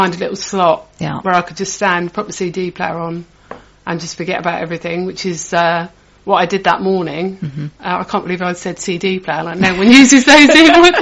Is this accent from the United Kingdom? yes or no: yes; Sittingbourne, South East England, United Kingdom; now in London, United Kingdom; From Kent.